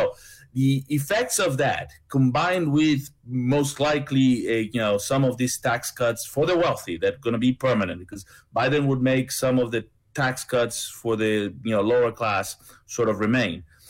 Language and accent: English; Argentina; English is a second language; I come from Latin America. We're dealing in Argentina with 200% and something.